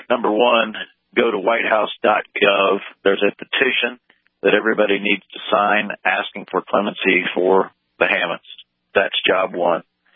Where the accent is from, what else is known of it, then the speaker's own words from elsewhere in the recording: Nebraska, United States; I've been told in my home state of Nebraska